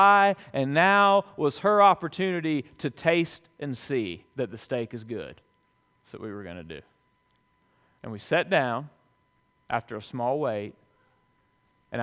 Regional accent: Dothan, Alabama, United States; Now, this was the place in my hometown of Dothan, Alabama.

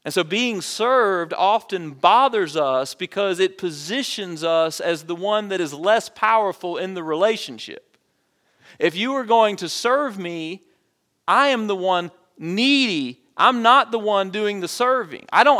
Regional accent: the South, United States; Maybe you were raised like I was, and I was raised in the South with kind of this macho Southern Protestant work ethic

